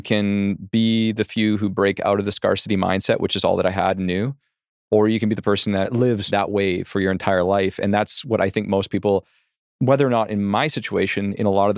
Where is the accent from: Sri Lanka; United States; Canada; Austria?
Canada; Surrey, British Columbia; So we grew up in Surrey.